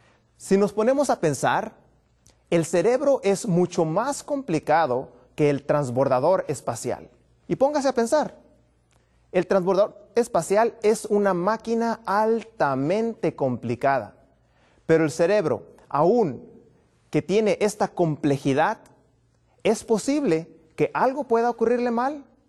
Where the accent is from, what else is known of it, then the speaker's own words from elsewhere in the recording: Baja California, Mexico; vengo desde Baja California